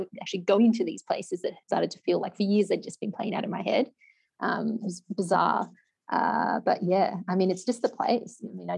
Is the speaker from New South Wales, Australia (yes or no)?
no; Canberra, Australian Capital Territory, Australia; I grew up in Canberra. It's pretty different.